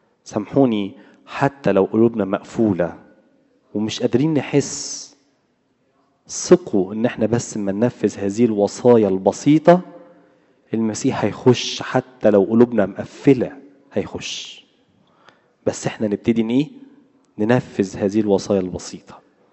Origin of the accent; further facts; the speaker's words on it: Egypt; من النجمة زي ما بيقولوا كده عندنا في مصر، من النجمة، من بدري